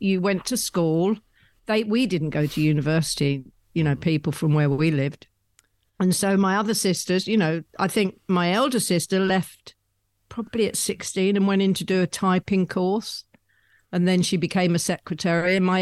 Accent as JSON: {"language": "English", "region": "England", "country": "United Kingdom", "accent": "northern", "said": "Sorry about my northern accent."}